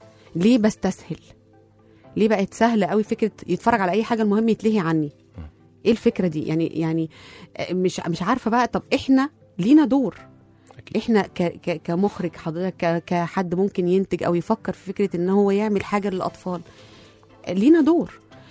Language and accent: Arabic; Egypt; يعني انا فاكره اخر حاجه ممكن تكون خاصه بينا احنا كشعب كمصريين